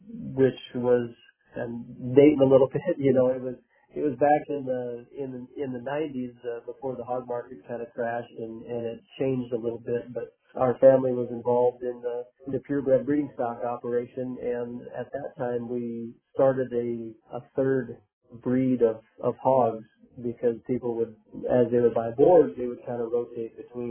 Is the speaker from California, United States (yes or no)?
no; Miller, South Dakota, United States; I'm from Miller, South Dakota, and I'm a farmer rancher full time.